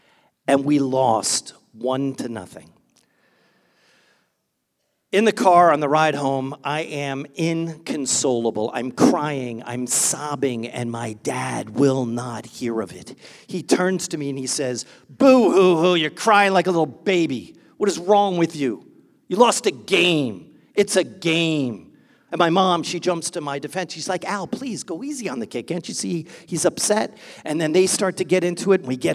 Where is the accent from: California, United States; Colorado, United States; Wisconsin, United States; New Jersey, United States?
New Jersey, United States; Linden; we made it into the Little League championship game in my hometown, Linden, New Jersey.